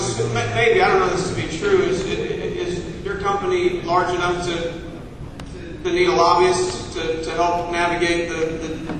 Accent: Columbia, Missouri, United States; also born or lived in Joplin; I'm from Boone, Columbia. I was born in Joplin.

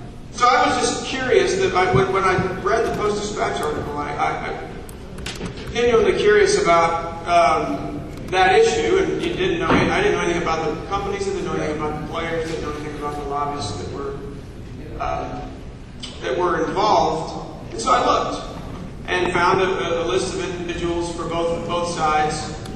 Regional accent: Columbia, Missouri, United States; also born or lived in Joplin; I'm from Boone, Columbia. I was born in Joplin.

